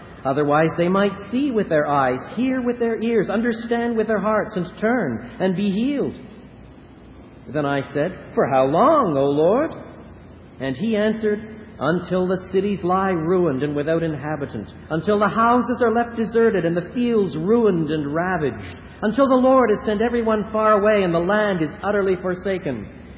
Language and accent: English; Canada; Being a Canadian, I'm a little slower